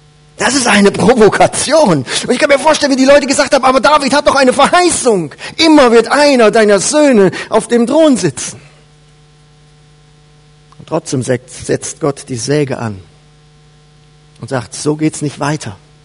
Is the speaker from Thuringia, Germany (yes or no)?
no; North Rhine-Westphalia, Germany; Ich komme ja aus dem Siegerland und da versteht man das.